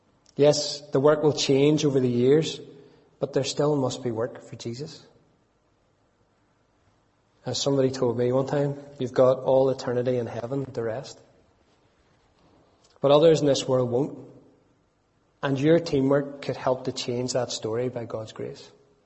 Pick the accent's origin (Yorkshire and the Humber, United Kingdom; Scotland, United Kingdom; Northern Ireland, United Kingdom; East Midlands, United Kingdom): Northern Ireland, United Kingdom; we can't just get out of this because we're from Northern Ireland.